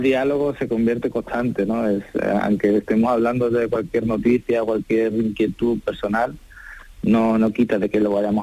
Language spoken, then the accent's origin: Spanish; Andalusia, Spain; now in Barcelona, Spain; yo vivo en Barcelona y nosotros somos andaluces.